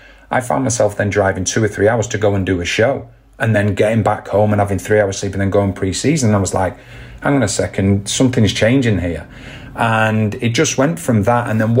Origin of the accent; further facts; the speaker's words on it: England, United Kingdom; as growing up in England